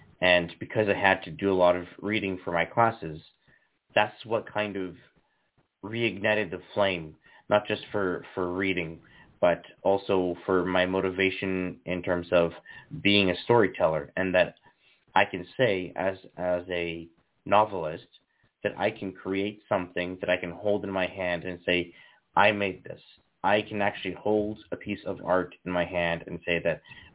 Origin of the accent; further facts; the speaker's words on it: Abbotsford, British Columbia, Canada; also born or lived in Vancouver; I'm from British Columbia, which I am still in this place. I was born up in Vancouver, which is the mainland of where I live. And then when I was about three, my dad got a job down in Abbotsford, which is in the lower mainland, and we basically live now in Aldergrove.